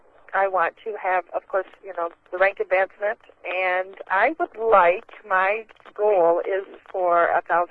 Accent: Kalamazoo, Michigan, United States; from Kalamazoo, and we are still working on our team name at this point.

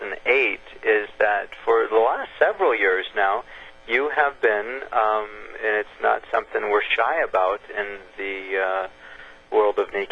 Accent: Canada; I think it's interesting to note that as a Canadian

